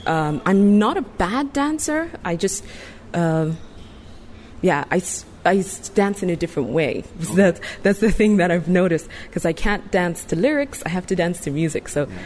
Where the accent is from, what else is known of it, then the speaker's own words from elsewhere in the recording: Cardiff, Wales, United Kingdom; now in Dubai, United Arab Emirates; I am from the UK. I'm from Cardiff in Wales, but I don't sound Welsh. And I've been in Dubai since 2013.